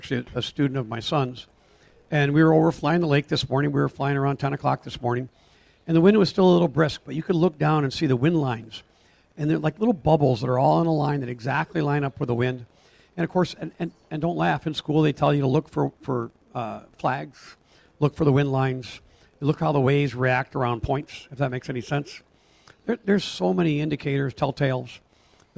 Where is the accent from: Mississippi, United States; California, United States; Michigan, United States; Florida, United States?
Michigan, United States; Grand Rapids; Just north of Grand Rapids, Michigan.